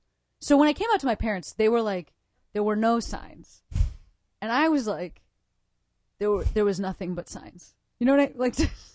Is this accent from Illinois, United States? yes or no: yes; Chicago, Illinois, United States; I am from Chicago. Yeah.